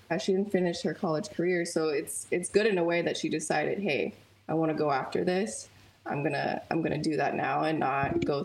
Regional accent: United States; Well, definitely as an American player, there's not that many clay courts or grass courts.

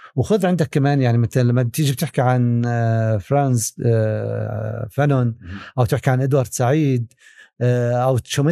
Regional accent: Palestine; يعني إحنا صراعنا كمان كفلسطينيين هو مش صراع لحظي

